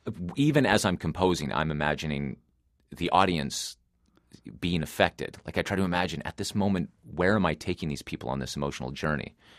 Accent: Gardnerville, Nevada, United States; also born or lived in Reno, Nevada; Yeah, I grew up near there in a little farming town called Gardnerville. I actually lived all over the state because my dad worked for the state of Nevada, but always in very small towns, usually population 3,000, 4,000, 5,000.

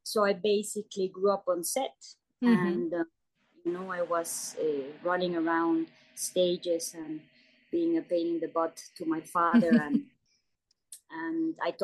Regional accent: Mexico City, Mexico; I was born and raised in Mexico City.

